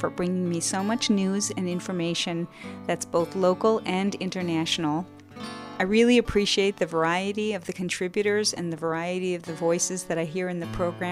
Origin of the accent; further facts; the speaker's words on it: San Francisco, California, United States; from San Francisco